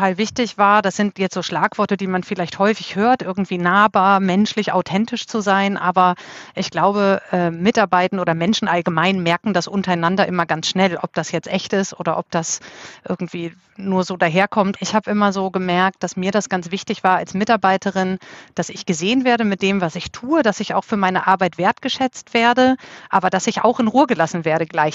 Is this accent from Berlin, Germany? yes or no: no; Münster, North Rhine-Westphalia, Germany; born there; now in Leipzig, Germany; Ich bin 40 Jahre alt, komme gebürtig aus Münster in Westfalen und lebe aber schon seit weit über 15 Jahren in der schönen Stadt Leipzig.